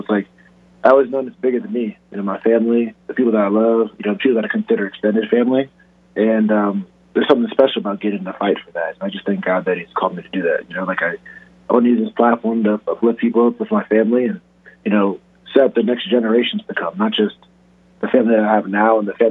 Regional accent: Fort Lauderdale, Florida, United States; born there; I live in Deerfield Beach, and I was born in Fort Lauderdale, but I live in Deerfield Beach, so it's just the next, like, two towns up.

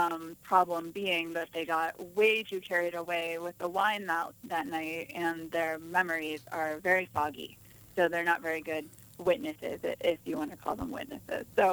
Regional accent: Pittsburgh, Pennsylvania, United States; I remember I grew up in Pittsburgh, and she came to Pittsburgh

